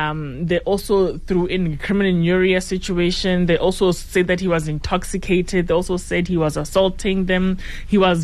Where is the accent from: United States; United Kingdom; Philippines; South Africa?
South Africa; as South African citizens, I hope there's a lot of cops listening here, as African citizens, we are permitted to ask what is happening and for you to tell us what's happening.